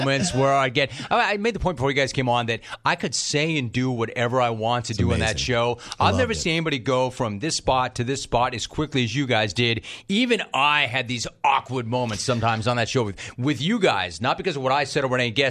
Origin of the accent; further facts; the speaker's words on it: Hidden Hills, California, United States; I grew up in the Valley. Sure. And funny, the neighborhood that I grew up in is Hidden Hills.